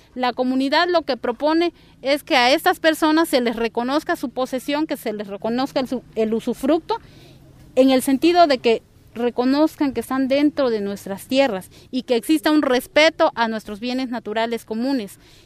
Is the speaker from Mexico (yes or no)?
yes; Mexico; en el estado de Oaxaca convivimos 16 etnias y lo hacemos muy bien. Si algo nos caracteriza como mexicanos, pues es precisamente la diversidad cultural y biológica